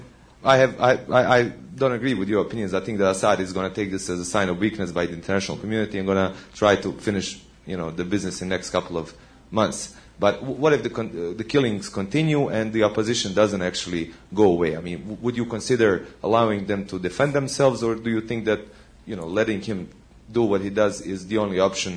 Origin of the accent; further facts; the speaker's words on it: Sarajevo, Federation of Bosnia and Herzegovina, Bosnia & Herzegovina; English is a second language; moved away; also born or lived in Turkey; I'm originally from Sarajevo. Been in this country for quite some time, and actually I was a guest in Turkey for about 3 years, from 1992 to 1995, and I went to high school in Turkey